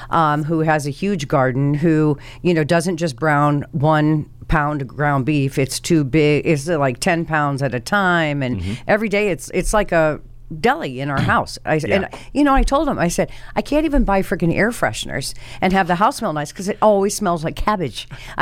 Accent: Iowa, United States; I grew up in Iowa, a slaughterhouse.

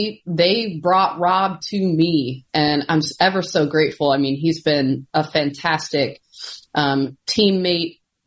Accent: Midwest, United States; also born or lived in New York; I lived in New York for 10 years. I'm originally from the Midwest, and my husband is a Nashville native.

